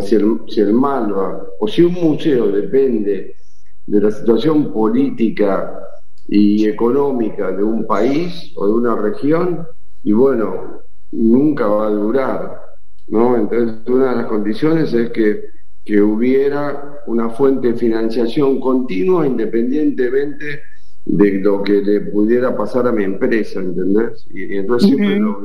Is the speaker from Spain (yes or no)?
no; Argentina; obviamente como argentino, y aparte economista, para peor, y con la edad que tengo y la que tenía en ese momento, 55 años